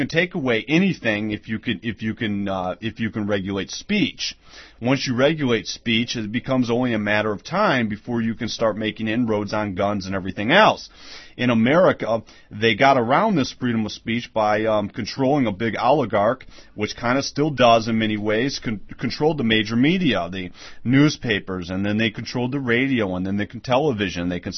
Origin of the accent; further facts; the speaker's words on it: United States; People are always asking me, as an American, what's the most radical thing the country's ever done?